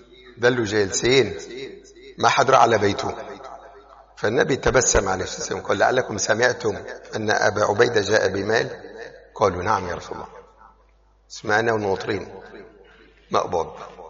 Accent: Tripoli, North Governorate, Lebanon; moved away; لما طلعنا من لبنان في مجموعة من عنا من طرابلس طلعوا شباب إلى الدنمارك

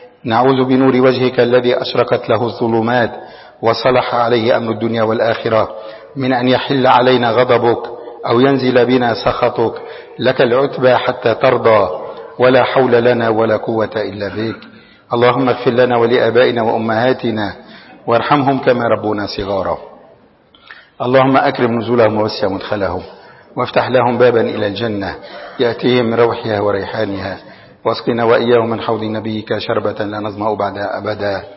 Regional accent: Tripoli, North Governorate, Lebanon; ونحن من طرابلس نقول ما نريد لا نفط إيراني ولا شيء من إيران

